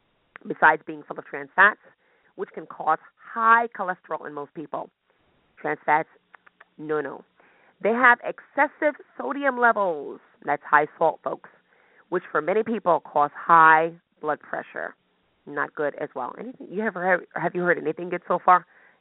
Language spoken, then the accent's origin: English; Brooklyn, New York, United States; I'm from the north. I'm from Brooklyn. I call it soda, okay?